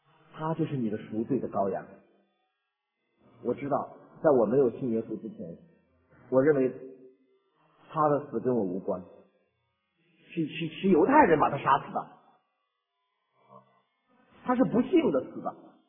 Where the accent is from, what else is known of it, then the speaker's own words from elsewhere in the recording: China; 我们中国人是天啊，向老天爷